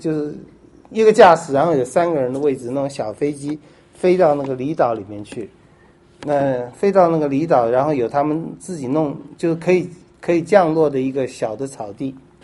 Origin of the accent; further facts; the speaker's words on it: Taiwan; 这我从台湾来的